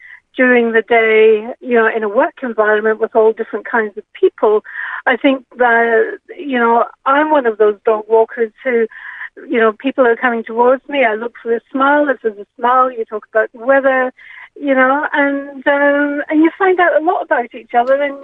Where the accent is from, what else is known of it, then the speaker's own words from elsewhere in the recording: Scotland, United Kingdom; When I was a wee girl growing up in Scotland